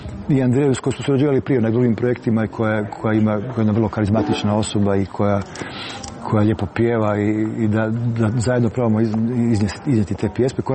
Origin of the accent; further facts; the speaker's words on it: Krapina-Zagorje County, Croatia; Ja nisam baš Međimurec, ja sam iz Zagorja, su moji porijeklom